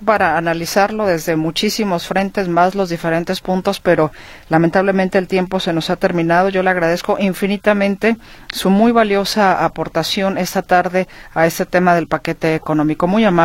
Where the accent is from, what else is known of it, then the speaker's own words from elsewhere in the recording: Mexico; cuáles son los consumos que como mexicanos hacemos más